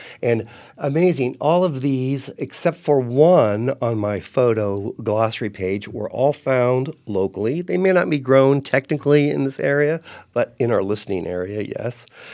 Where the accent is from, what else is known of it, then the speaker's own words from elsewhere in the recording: San Diego, California, United States; the other seven are really favorites from my grandmother's table growing up in San Diego.